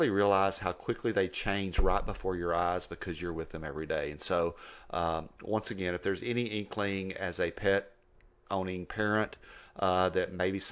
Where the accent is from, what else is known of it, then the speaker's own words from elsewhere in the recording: Ropesville, Texas, United States; So Texas Tech University is in Lubbock, Texas, which is extremely close to where I grew up and I'm from. I'm from Ropesville.